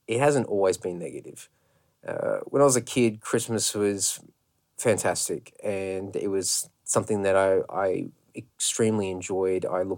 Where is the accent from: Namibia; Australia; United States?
Australia; Brisbane, Queensland; because we're away from Brisbane, where I had grown up as a child, and all of my extended family were in Brisbane.